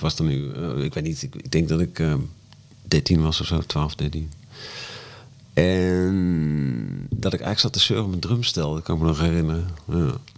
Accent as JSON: {"language": "Dutch", "town": "Ermelo", "region": "Gelderland", "country": "Netherlands", "tie": "born or raised there", "said": "Want toen ik in Ermelo opgroeide"}